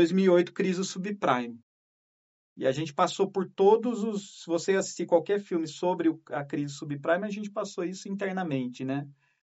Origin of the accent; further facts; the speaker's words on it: Limeira, São Paulo, Brazil; now in Campinas, Brazil; eu mudei, vim morar em Campinas, sou de Limeira